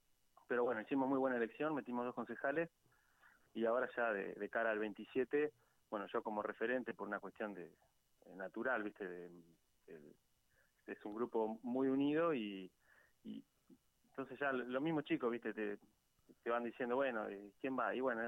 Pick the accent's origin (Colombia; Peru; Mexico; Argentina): Argentina; Benito Juárez, Buenos Aires Province; soy abogado de acá, soy un abogado de Benito Juárez, mi familia es de acá, son productores agropecuarios, mi familia paterna, mi familia materna no, mi mamá es de Punta Alta.